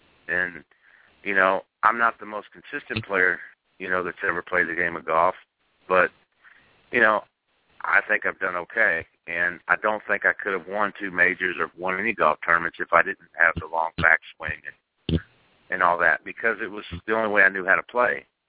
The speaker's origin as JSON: {"language": "English", "town": "Dardanelle", "region": "Arkansas", "country": "United States", "tie": "born or raised there", "said": "But the only people that told me never to change my swing are the people that I grew up around in Dardanelle, Arkansas."}